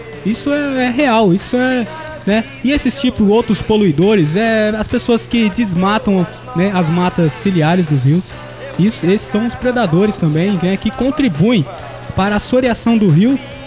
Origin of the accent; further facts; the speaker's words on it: Rio Negro, Brazil; Olha, eu tenho assim, sempre cresci em Rio Negro, né?